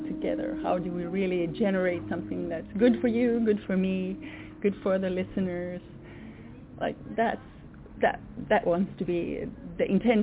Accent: Sweden; first language Swedish; English is a second language; my mother language is Swedish, and in the word for love in Swedish is kärlek

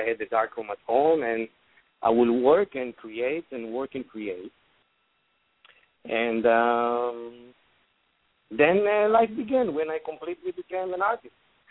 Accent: Lod, Central District, Israel; English is a second language; I grew up in the Ma'abara of city of Lod. You know, where you land in Israel, they're telling you welcome to Tel Aviv, but you're actually welcome to Lod, into the airport. And this is where I grew up.

